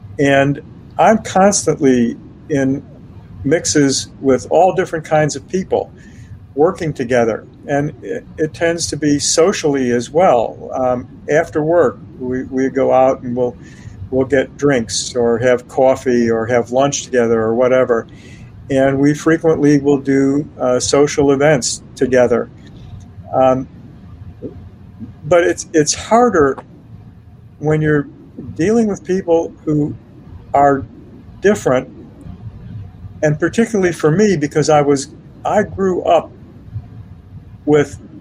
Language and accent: English; Chicago, Illinois, United States; I think back to when I was, again, a kid growing up in Chicago.